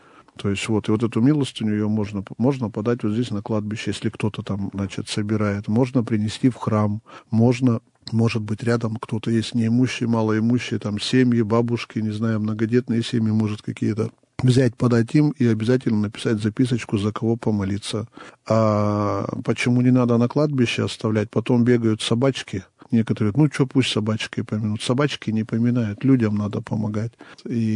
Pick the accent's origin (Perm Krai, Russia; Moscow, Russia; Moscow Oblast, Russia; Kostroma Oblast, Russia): Perm Krai, Russia; это у меня на родине. Пермская область